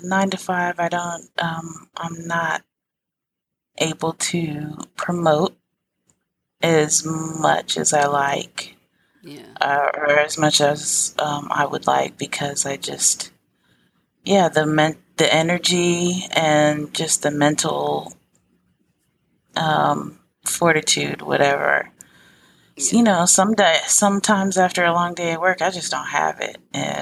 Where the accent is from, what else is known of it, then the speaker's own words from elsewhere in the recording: Florida, United States; I'm from Florida. I'm not from Miami, but I'm a black woman from Florida.